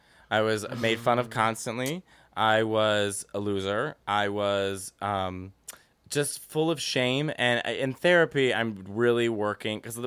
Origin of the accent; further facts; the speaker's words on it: Chicago, Illinois, United States; I love that I come from Chicago.